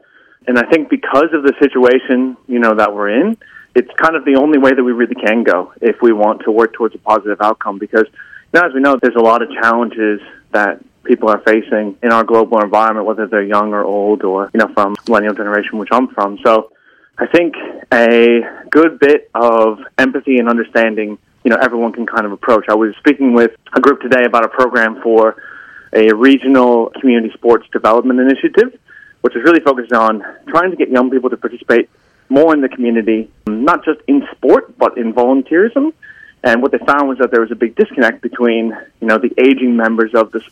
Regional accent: United States; now in Australia; So if you can tell by my accent from the podcast, I'm not from Australia originally. I'm from the U.S. originally, but haven't lived there in about 13 years

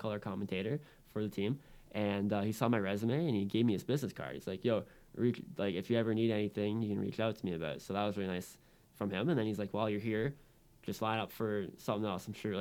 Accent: Waterloo, Ontario, Canada; I'm also from Waterloo, like Umaima. Yeah. So I worked for the city of Waterloo last year

